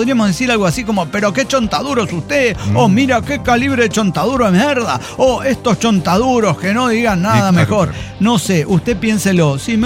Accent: Guatemala; Yo, como Chapín, le digo, como guate, nunca jamás había escuchado esto.

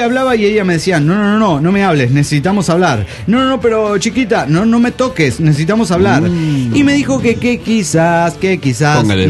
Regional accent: Coacalco, State of Mexico, Mexico; de Coacalco, Adomex.

